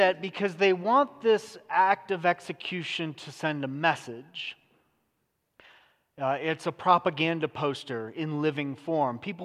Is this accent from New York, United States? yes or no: no; California, United States; I'm Californian.